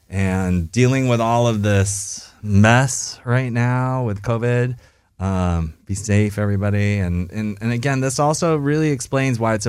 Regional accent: California, United States; I grew up in Orange County, go OC, and then through a million different moves and our chance meeting in Beijing, China.

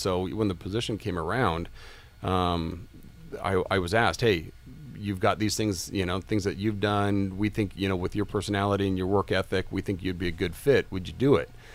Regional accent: California, United States; I grew up in California most of the time. I think when I was 10, I moved out of state. And then when I graduated from high school, I moved back into California, got married, and been here since.

